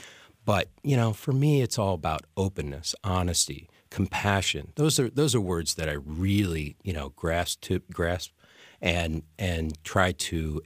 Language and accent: English; LeClaire, Iowa, United States; David and I are both from small towns. I'm from LeClaire, Iowa.